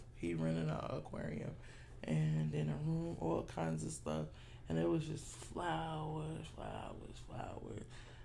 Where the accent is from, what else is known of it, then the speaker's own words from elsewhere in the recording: New York, United States; being from New York, you always gotta work so hard for whatever everything you do. We know that we're from New York, so.